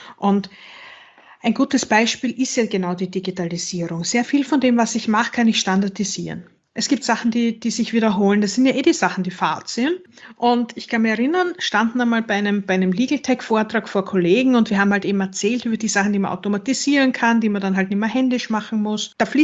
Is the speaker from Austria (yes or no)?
yes; Styria, Austria; Ich bin in der Weststeiermark aufgewachsen und wollte aber immer nach Wien zum Studieren gehen, weil mir dann Graz schon zu klein war.